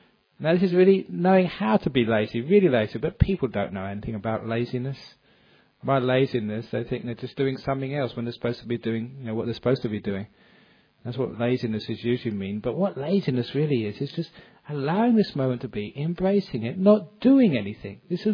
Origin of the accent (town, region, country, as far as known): London, United Kingdom; born or raised there